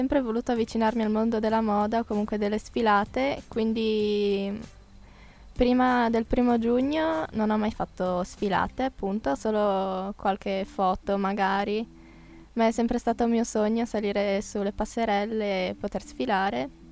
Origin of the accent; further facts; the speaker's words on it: Tolmezzo, Friuli-Venezia Giulia, Italy; ho 16 anni e vengo da Tolmezzo e frequento la terza pasticceria dell'Isis Paschini Linussio.